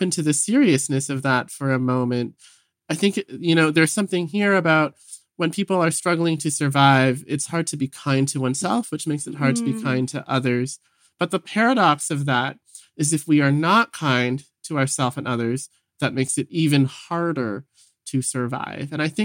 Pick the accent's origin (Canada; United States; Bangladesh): Canada; Vancouver, British Columbia; You know, I grew up in Vancouver as like a little gay kid.